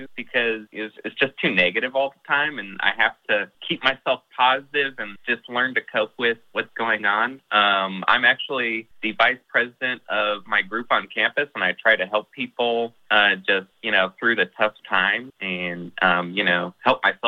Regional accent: Dallas, Texas, United States; now in Stillwater, United States; So I'm actually originally from Dallas, but I moved up to Stillwater School.

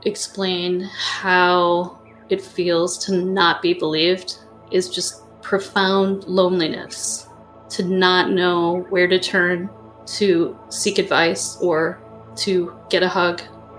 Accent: Midwest, United States; I grew up in the Midwest, but my parents are from Kentucky.

